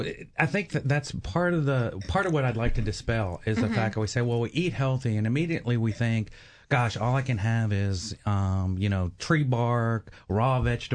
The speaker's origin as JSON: {"language": "English", "town": "New York City", "region": "New York", "country": "United States", "tie": "born there", "also_born_or_lived": "South, United States", "said": "I was actually born in South Bronx, New York City."}